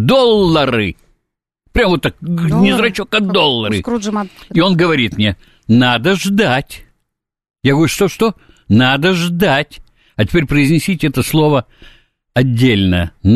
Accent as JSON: {"language": "Russian", "region": "Saint Petersburg", "country": "Russia", "tie": "born or raised there", "said": "Мы сейчас ленинградец, я там родился, прожил"}